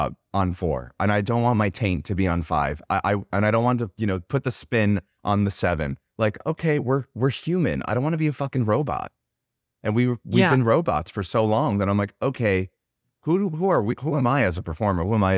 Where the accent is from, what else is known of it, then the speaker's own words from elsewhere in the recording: New Jersey, United States; New York is always, like, I'm from Jersey. So, like, the East Coast is totally home for me.